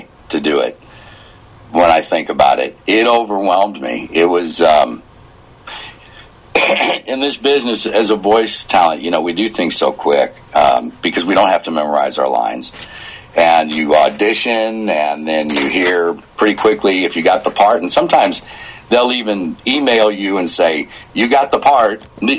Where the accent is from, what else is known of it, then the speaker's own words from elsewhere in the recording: St. Louis, Missouri, United States; because I live in St. Louis now, my hometown, I had moved back